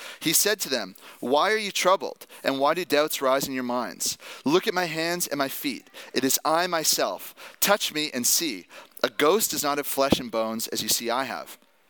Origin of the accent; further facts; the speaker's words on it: Walnut Grove, British Columbia, Canada; now in Amsterdam, Netherlands; I'm from Walnut Grove. I grew up my whole life going to NLCC, the other campus there.